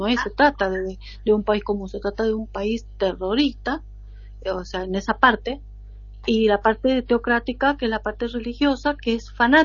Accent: Argentina; yo por lo menos como Argentina

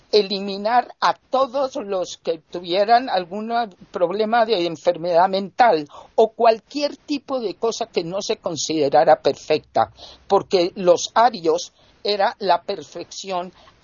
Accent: Colombia; aquí en mi país, en Colombia

